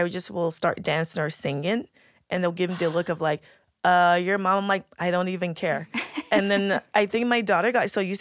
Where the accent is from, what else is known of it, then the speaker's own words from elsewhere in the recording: Ghana; so I'm from Ghana, and so the culture is so different.